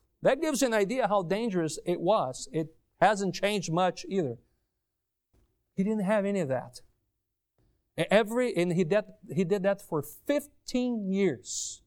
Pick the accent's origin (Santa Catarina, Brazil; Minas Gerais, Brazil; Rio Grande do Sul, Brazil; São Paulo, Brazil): Rio Grande do Sul, Brazil; Porto Alegre; He helped build this church, this cathedral in my hometown, Porto Alegre.